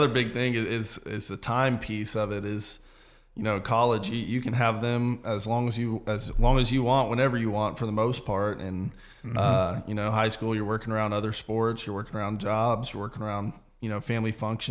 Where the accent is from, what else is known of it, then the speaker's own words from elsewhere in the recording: Panama City, Florida, United States; also born or lived in Alabama; Originally from Panama City, Florida.